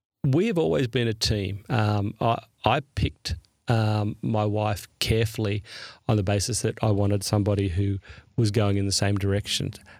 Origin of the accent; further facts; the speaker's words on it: Australia; I grew up in Australia, so I unfortunately missed that.